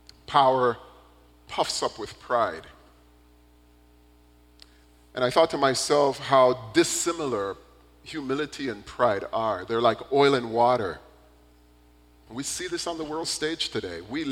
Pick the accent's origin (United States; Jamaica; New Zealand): Jamaica; They run up to me and said, hey, I hear you're from Jamaica. Yeah, I'm from Jamaica.